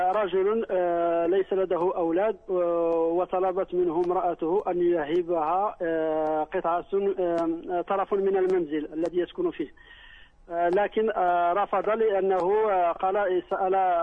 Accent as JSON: {"language": "Arabic", "country": "Morocco", "said": "كيف هناك عندنا في المغرب طريقة جديدة"}